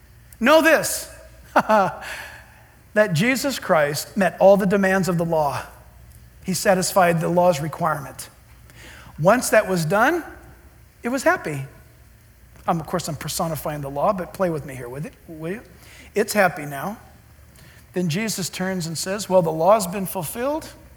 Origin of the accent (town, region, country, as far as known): Orange County, California, United States; born or raised there